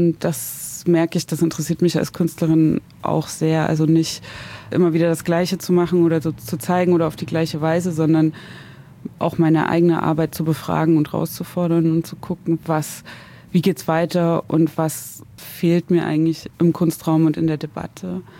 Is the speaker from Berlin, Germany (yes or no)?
no; Zwickau, Saxony, Germany; born there; ich bin ja 84 in Zwickau geboren, gerade noch so DDR. Als 89 die Mauer gefallen ist, war ich 5.